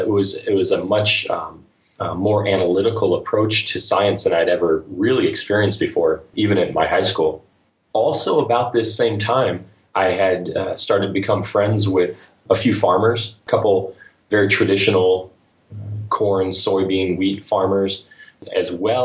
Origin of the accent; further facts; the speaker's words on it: Fort Lauderdale, Florida, United States; it kind of starts off in the sprawling suburbia of South Florida. I grew up in Fort Lauderdale